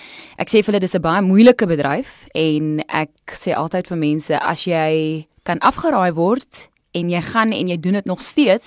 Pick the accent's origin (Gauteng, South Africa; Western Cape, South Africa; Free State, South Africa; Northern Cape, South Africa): Western Cape, South Africa; Ravensmead; ek is eintlik van Ravensmead. So Ravensmead Parow, ja. En ek dink, en ek kan dit sê, want ek gaan elke jaar terug na my ou skool toe, Hoërskool Parow.